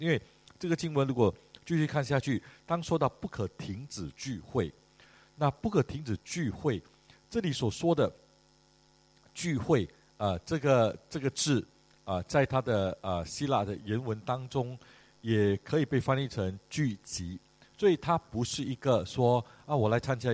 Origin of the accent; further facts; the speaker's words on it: Malaysia; now in Singapore; 我离开马来西亚来到新加坡，这是我的游子的经历但是在新加坡落地生根已经是在这里成为公民，在这里居住，在这里结婚生孩子